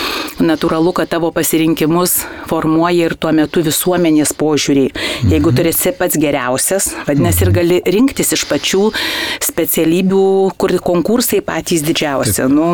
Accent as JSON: {"language": "Lithuanian", "town": "Prienai", "region": "Kaunas County", "country": "Lithuania", "tie": "born or raised there"}